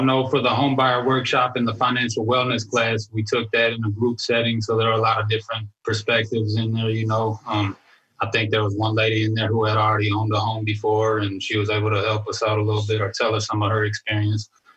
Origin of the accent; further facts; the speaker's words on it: Minneapolis, Minnesota, United States; I was born and raised in Minneapolis, South Minneapolis. And I'm a hip-hop artist, as you said. … But, yeah, born and raised in the Twin Cities here. I'm Ojibwe.